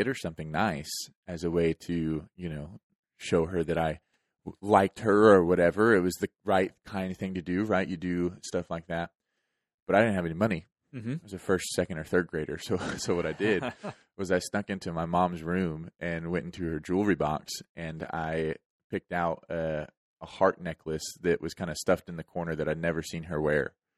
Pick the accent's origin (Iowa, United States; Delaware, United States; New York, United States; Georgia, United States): Georgia, United States; one day closer to me being able to eat a Whataburger in my hometown of Georgia.